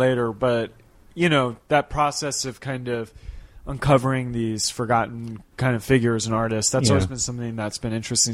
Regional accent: San Jose, California, United States; I grew up in San Jose.

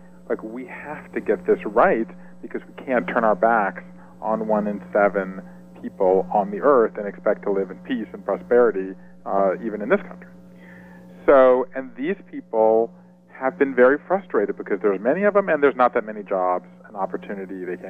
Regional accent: Savannah, Georgia, United States; I grew up in South Georgia. I grew up in Savannah.

